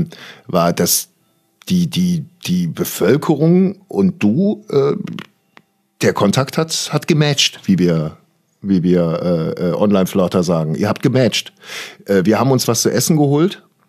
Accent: Cologne, North Rhine-Westphalia, Germany; als Kölner bleibst du ja nur in deinem Viertel. Du verlässt ja eh nicht dein Viertel Ehrenfeld.

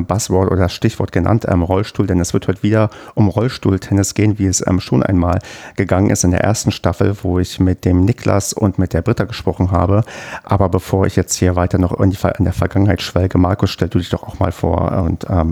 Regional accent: Brandenburg, Germany; accent: Berlin dialect; da ich ja aus der weiteren Gegend komme. Ich bin ja in Brandenburg geboren und aufgewachsen und habe früher auch sehr stark Berlinert

